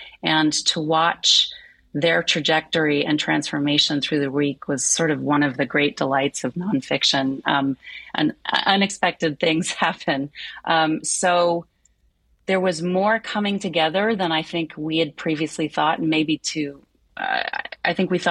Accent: California, United States; I grew up in California. I did not know about the program, but it's a robust program.

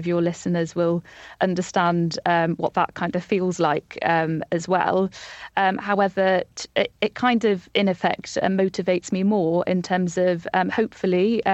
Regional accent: Anglesey, Wales, United Kingdom; So I was I grew up in North Wales in a place called Ynysmon, where I was a young carer.

